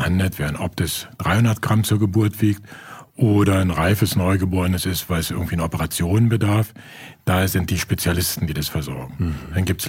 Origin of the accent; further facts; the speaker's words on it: East Germany, Germany; ich komme aus der DDR